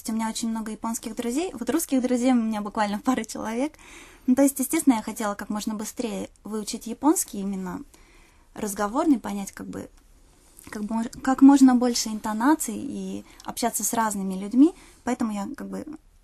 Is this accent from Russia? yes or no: yes; Novosibirsk, Novosibirsk Oblast, Russia; born there; И я родилась в Новосибирске, а Новосибирск — это город-побратим вместе с Саппоро.